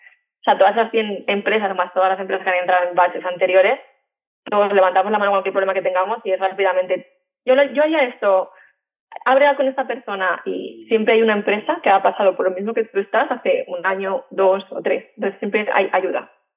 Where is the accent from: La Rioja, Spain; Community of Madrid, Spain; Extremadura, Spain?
Community of Madrid, Spain; Madrid; yo soy de Madrid y mi vida siempre ha sido viajando por mi trabajo